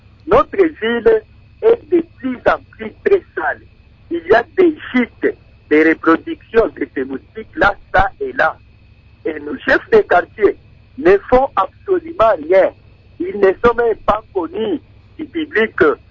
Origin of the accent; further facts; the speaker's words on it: Manono, Tanganyika, DR Congo; also born or lived in Haut-Katanga; dans le Nord Katanga, précisément chez moi à Manono, il fait terriblement très très chaud.